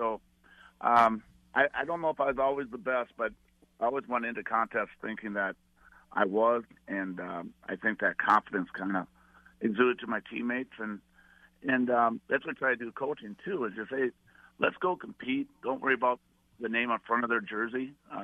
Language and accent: English; Bird Island, Minnesota, United States; born or raised there